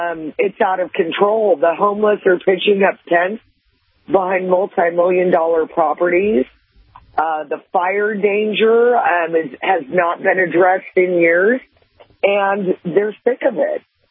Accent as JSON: {"language": "English", "town": "Santa Monica", "region": "California", "country": "United States", "tie": "born or raised there", "said": "Well, you know, I've lived in California my whole life. I was born in Santa Monica, and it's becoming unrecognizable."}